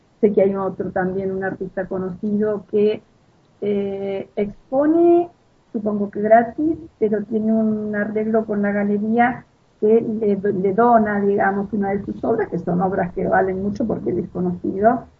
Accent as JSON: {"language": "Spanish", "country": "Argentina", "said": "Y somos Argentina, no tienen que olvidarse de eso."}